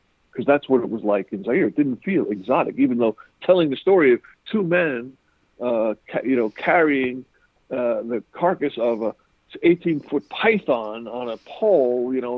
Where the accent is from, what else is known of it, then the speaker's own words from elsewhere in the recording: Queens, New York, United States; I grew up in Queens, New York, mm-hmm. and my parents were Irish, and so I grew up in this kind of talk about elsewhere.